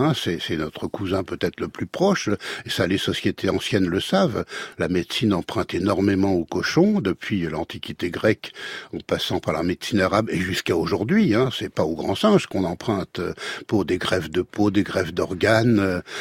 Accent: Normandy, France; Je suis normand d'origine et breton de cœur.

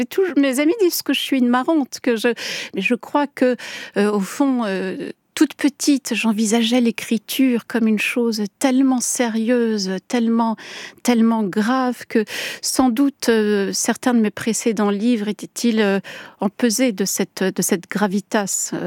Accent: Switzerland; un épisode de mon enfance en Suisse

